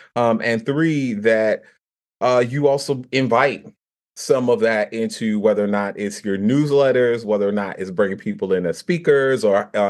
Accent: New Orleans, Louisiana, United States; I'm from the South, from New Orleans, Louisiana. So we love a little corn, you know, all the carbs, right. We will fry everything.

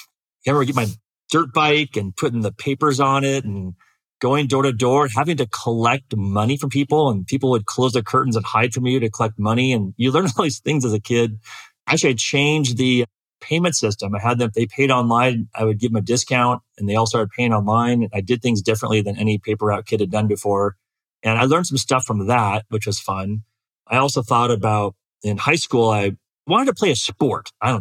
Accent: Bend, Oregon, United States; I grew up in Bend, Oregon, and here in Bend, did my high school. I'm back here now, did a Bend, Seattle, back to Bend trip.

